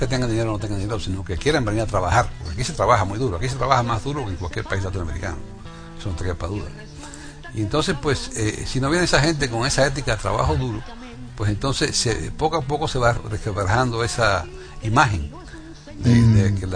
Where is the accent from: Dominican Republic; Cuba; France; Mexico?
Cuba; Que nosotros, los cubanos que nos criamos en Cuba, no podemos soltar ese recuerdo.